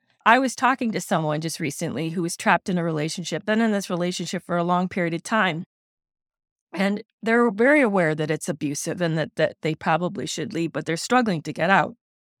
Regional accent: Michigan, United States; Now, I grew up in Michigan. I don't have 17 words for snow

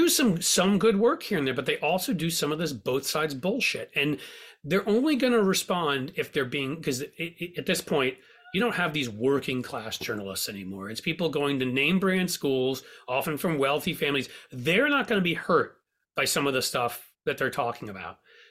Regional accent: New York, United States; And hell, you're in New York. I grew up in New York.

